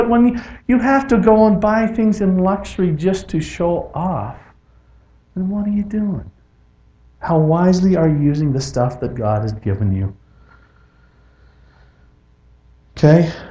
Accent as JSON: {"language": "English", "country": "Canada", "tie": "born or raised there", "said": "When I grew up in Canada, we didn't have prom."}